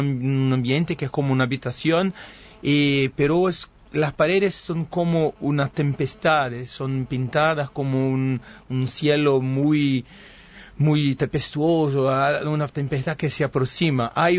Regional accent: Rio de Janeiro, Brazil; Spanish is a second language; Soy de Río, por supuesto.

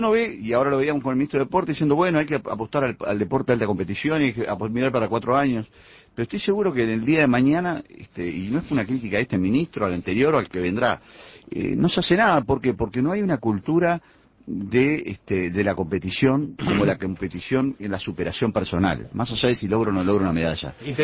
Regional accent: Uruguay; o qué nos pasa como sociedad uruguaya

